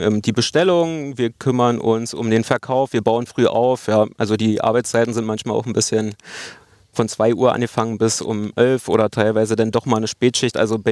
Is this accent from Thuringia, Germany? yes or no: no; Königs Wusterhausen, Brandenburg, Germany; born there; now in Niederlehme, Germany; Genau, ich wurde in Königs Wusterhausen geboren und wohne derzeit in Niederlehme. Das ist so 2 Kilometer entfernt von Königs Wusterhausen. Und das ist hier meine Heimatgewässer.